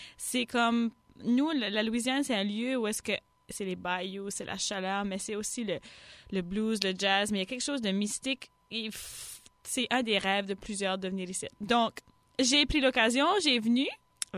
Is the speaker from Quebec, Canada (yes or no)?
no; Moncton, New Brunswick, Canada; je viens de Moncton au Nouveau-Brunswick au Canada